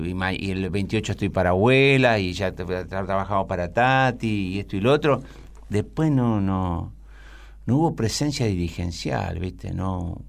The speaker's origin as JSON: {"language": "Spanish", "region": "Santa Fe", "country": "Argentina", "said": "Yo soy un zapesaco. Soy santafesino, peronista, sabalero y cómico."}